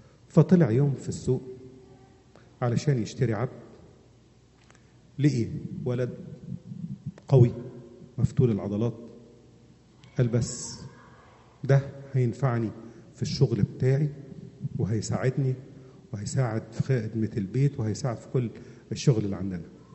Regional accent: Egypt; زي ما عندنا في مصر أي واحد يحب يهرب يروح حتى يقولك إيه، أنا هروح القاهرة

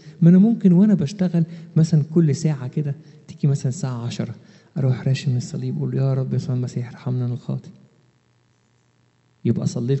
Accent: Egypt

